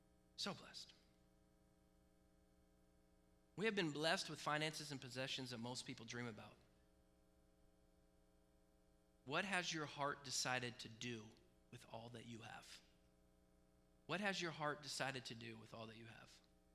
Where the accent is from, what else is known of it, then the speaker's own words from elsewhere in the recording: United States; As an American, we have more to steward than most anyone else in the entire world has to steward.